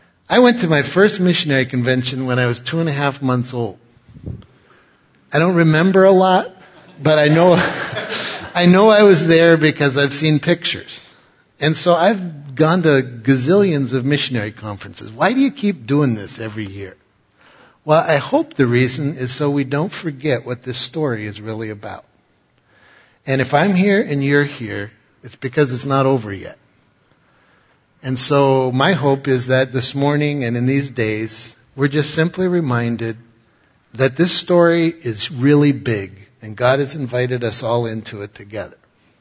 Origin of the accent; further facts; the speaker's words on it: New York, United States; As I said, I'm from New York. So this whole thing that happened in the Hudson River with the plane going down, that was in my backyard